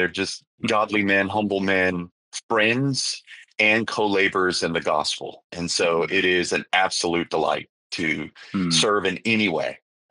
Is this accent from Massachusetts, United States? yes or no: no; Texas, United States; I'm a Texas kid. I was born in Texas. I grew up in a preacher's home, a pastor's home.